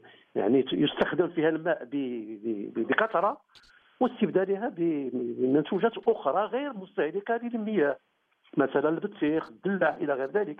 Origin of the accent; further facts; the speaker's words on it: Morocco; أنا مغربية تشتكي من دار المياه في إقليم أكادير.